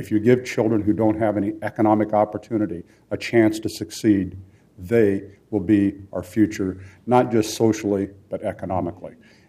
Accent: Portland, Oregon, United States; Having been born and raised in Portland and actually worked at Blitz Weinhard when I went to Portland State

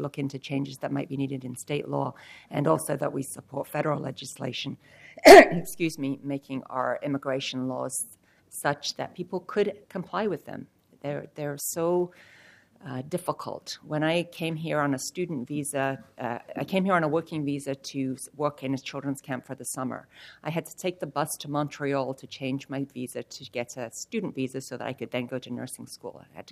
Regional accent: England, United Kingdom; I am an immigrant. I am from England, and yet from looking at me, you can't tell that.

